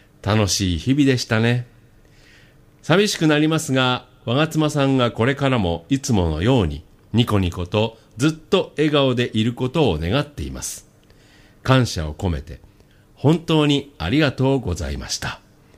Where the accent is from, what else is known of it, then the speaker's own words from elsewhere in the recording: Nagano, Japan; 信州出身なので、